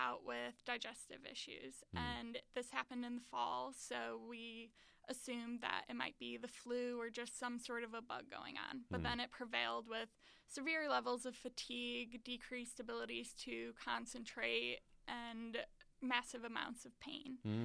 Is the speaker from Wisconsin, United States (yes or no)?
yes; Pewaukee, Wisconsin, United States; So I grew up in Pewaukee, Wisconsin, and growing up, I was very active, involved with my community.